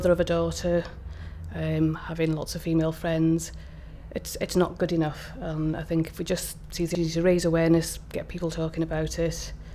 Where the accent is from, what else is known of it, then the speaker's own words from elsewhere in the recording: Wrexham, Wales, United Kingdom; My date of birth is the 9th of May 1967 and I'm from Wrexham, North Wales.